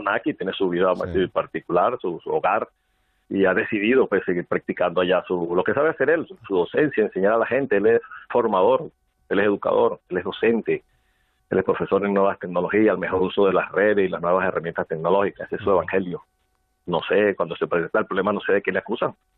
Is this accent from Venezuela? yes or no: yes; Venezuela; moved away as an adult; now in Sant Boi de Llobregat, Spain; soy venezolano, casado con una española que llegó un día a Venezuela, de Luis Carlos, fruto de ese matrimonio. Y hace 6 años, debido a la crisis, al miedo, huimos de Venezuela y tenemos 6 años por aquí en San Boy.